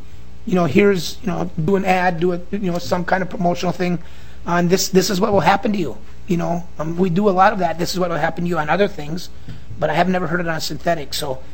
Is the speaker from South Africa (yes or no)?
no; Brainerd, Minnesota, United States; I'm from Brainerd.